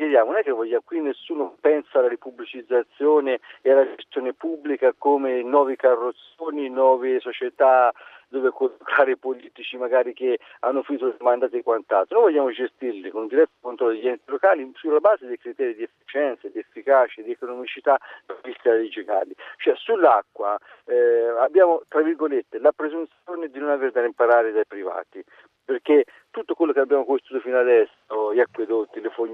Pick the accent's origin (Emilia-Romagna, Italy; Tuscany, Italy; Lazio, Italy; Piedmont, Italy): Tuscany, Italy; devo dire, vengo dalla provincia di Arezzo.